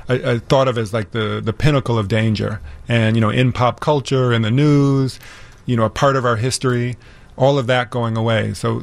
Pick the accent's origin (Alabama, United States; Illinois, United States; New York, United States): Illinois, United States; Chicago; I'm from Chicago. South Shore and Hyde Park.